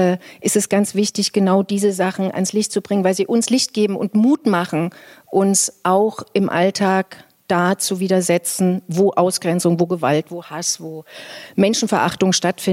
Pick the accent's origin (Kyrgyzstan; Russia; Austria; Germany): Germany; Thuringia; in meinem Heimatland Thüringen Haltung zeigen zu dürfen